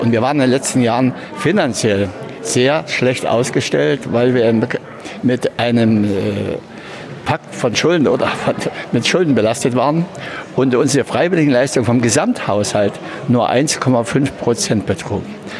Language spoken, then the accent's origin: German; Vetschau, Brandenburg, Germany; Ich bin Fettschauer, also ein Rand Spreewälder.